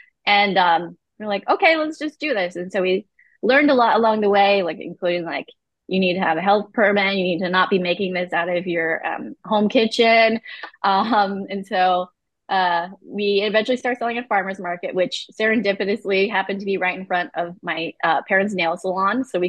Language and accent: English; California, United States; And then growing up in Sonoma County, you know, lots of fresh dairy.